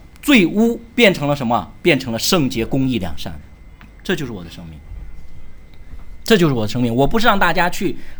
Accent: China; 因为我是从小就在城市里面生活的，然后中国的这个污染也不是现在才有

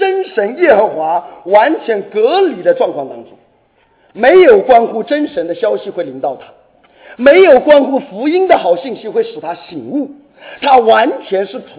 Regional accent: Wenzhou, Zhejiang, China; 我们是中国人，我们是温州人，我们是在中国的这片疆土上的这些人

